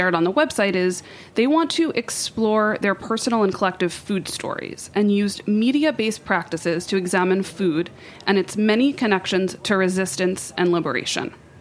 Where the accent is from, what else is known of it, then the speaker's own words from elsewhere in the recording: New York, United States; as a New Yorker, it was great to see, New York shown and referenced in that way.